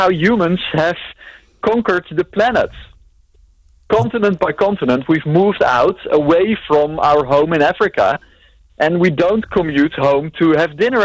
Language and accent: English; Netherlands; English is a second language; I'm Dutch, I'm not American